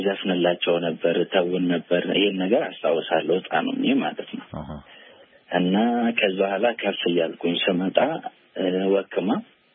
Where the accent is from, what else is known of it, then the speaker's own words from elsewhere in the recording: Sodo, South Ethiopia, Ethiopia; ወላይታ ልጅ ነኝ። እዛ ነው ተወልጄ ያደኩት።